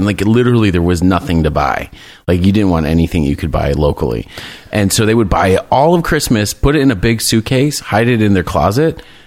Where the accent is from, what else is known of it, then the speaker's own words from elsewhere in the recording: Japan; also born or lived in South Korea; Growing up in Japan and South Korea, you have these like 10, 12-hour flights back and forth between the U.S. with one game.